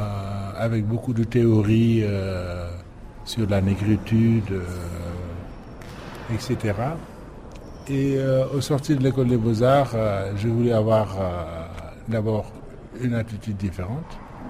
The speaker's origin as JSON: {"language": "French", "region": "Dakar", "country": "Senegal", "said": "je suis peintre sénégalais, je viens de Dakar, où je travaille et vis depuis 40 ans."}